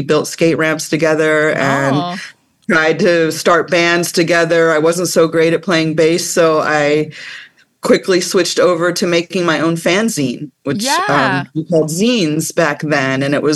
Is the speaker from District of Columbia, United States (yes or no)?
yes; Washington, District of Columbia, United States; also born or lived in Los Angeles; now in North Carolina, United States; I'm originally from Washington, D.C., which is part of the reason I'm in this exhibit. But and I lived in L.A. for over 20 years, but I recently moved to North Carolina, the American South